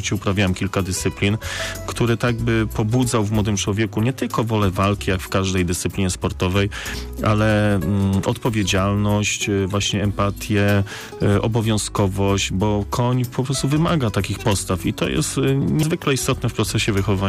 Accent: Poznań, Greater Poland Voivodeship, Poland; bo też jestem poznaniakiem z krwi i kości

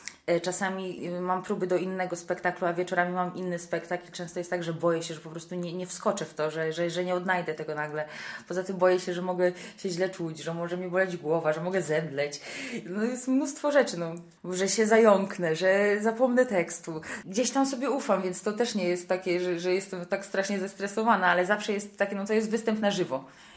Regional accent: Legnica, Lower Silesian Voivodeship, Poland; grałam tam jakieś kółka teatralne w Legnicy, jestem z Legnicy, jeszcze przed studiami.

